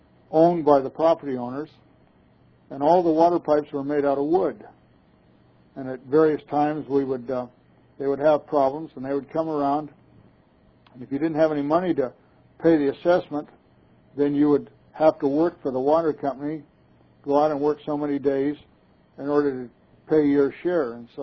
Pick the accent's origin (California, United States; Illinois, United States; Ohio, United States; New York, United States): California, United States; Long Beach; In the early days of my life, I was born in North Long Beach. There were no sidewalks.